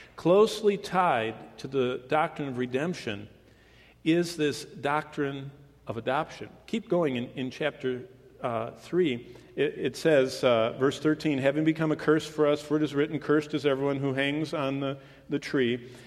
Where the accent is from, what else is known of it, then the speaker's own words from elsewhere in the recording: Michigan, United States; I mean, you know, I was from Michigan.